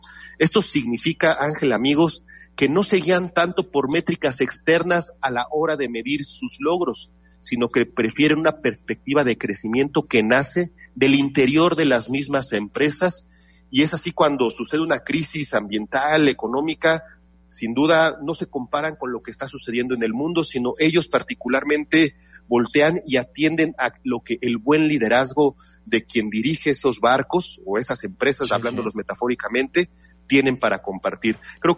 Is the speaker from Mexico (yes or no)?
yes; Mexico; Creo que como mexicanos también tenemos esa característica de ser empáticos